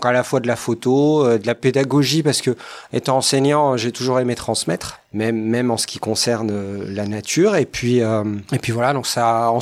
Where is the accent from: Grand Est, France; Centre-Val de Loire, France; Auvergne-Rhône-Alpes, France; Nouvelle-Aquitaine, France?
Grand Est, France; il y a eu quelques livres sur le massif vosgien, ma terre natale